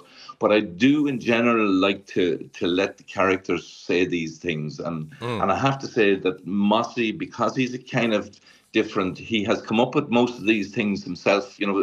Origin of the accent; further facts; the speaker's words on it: County Longford, Ireland; I'm from Longford.